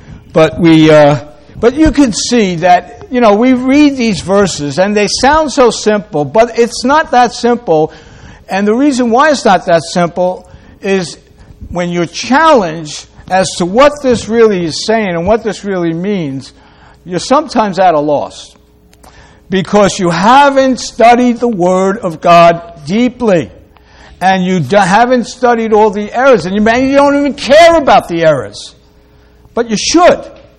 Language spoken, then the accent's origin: English; New York, United States; accent: Brooklyn; I'm from New York, I say logos. And it doesn't matter what I say because you expect me to Brooklynese everything